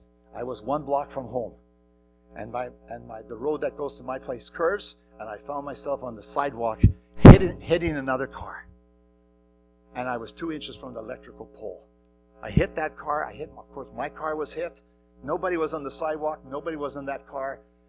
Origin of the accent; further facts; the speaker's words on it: Netherlands; but I was Dutch at the same time, so I wanted to appear that I knew everything because I grew up on the Bible.